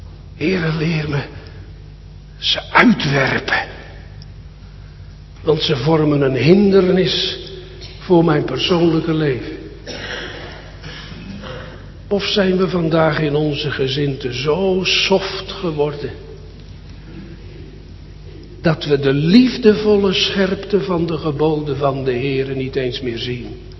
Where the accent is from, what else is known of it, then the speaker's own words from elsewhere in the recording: Sliedrecht, South Holland, Netherlands; born there; dat was in Sliedrecht, mijn geboorteplaats.